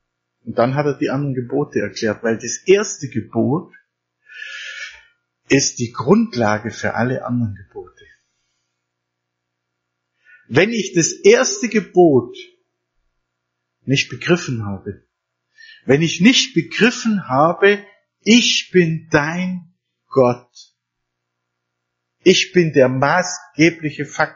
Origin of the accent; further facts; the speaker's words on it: Bavaria, Germany; gerade bei uns im Bayerischen Wald ist es so interessant